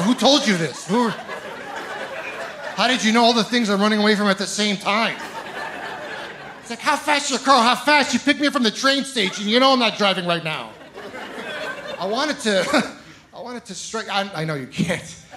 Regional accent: Ontario, Canada; I'm originally from Ontario.

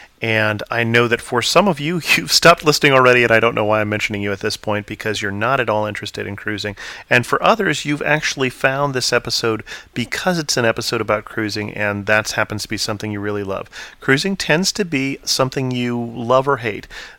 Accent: Salinas, California, United States; Now, my wife and I grew up on different coasts. She grew up on Long Island, and I grew up in Salinas, California.

